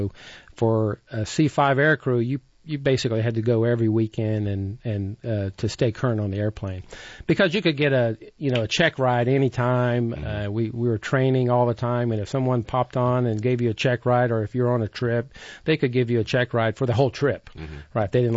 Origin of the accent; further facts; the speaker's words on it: College Station, Texas, United States; When I grew up in College Station, there was only one school for each level.